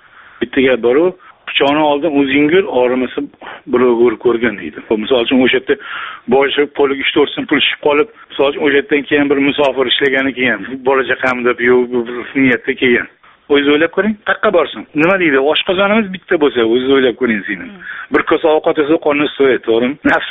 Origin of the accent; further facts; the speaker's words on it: Tashkent, Uzbekistan; Aslida Toshkentlikman